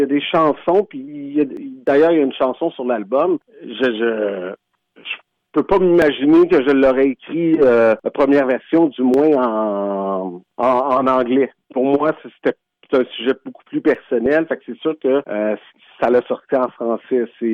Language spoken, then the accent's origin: French; Quebec, Canada; born there; Moi, je suis québécois-libanais. Je suis né au Québec, mais j'ai été élevé comme mon père était libanais-syrien. Un petit peu dans les deux mondes. Et pour moi, le français à la maison a toujours été très, très, très important.